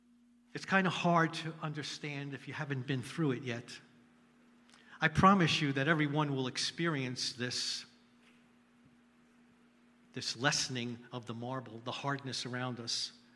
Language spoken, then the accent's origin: English; New York, United States; I'm from New York. Drugged means you're high.